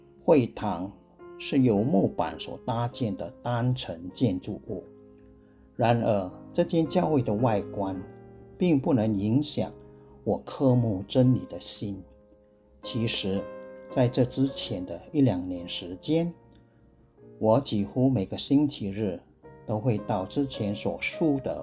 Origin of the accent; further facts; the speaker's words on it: Penang, Malaysia; ，自小是生长在一个基督教的家庭，祖父、父亲和我都是基督徒